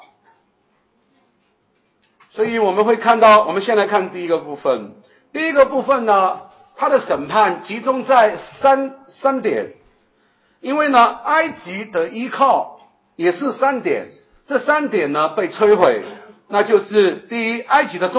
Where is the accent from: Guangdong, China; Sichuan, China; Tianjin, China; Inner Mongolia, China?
Sichuan, China; 对，我们那一代的川北的文化，这是叫善鬼的文化。